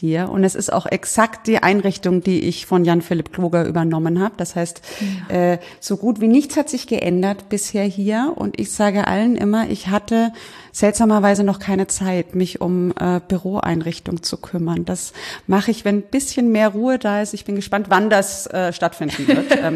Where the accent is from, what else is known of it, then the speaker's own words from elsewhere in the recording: Lauf an der Pegnitz, Bavaria, Germany; also born or lived in Nuremberg; Also ich bin in Nürnberg geboren, aber in Lauf groß geworden.